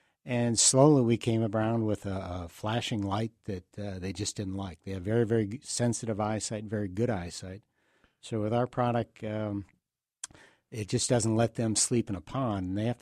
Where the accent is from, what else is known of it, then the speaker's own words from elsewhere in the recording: Detroit, Michigan, United States; You know, it used to be, I grew up in Detroit, and I can remember them flying over as a kid and just stopping